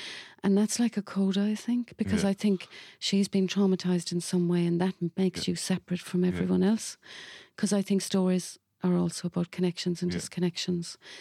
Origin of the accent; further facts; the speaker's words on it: Cork, Munster, Ireland; accent: Cork; And I think Belfast is so infused into this story as well, which I had to... merger with my Cork accent.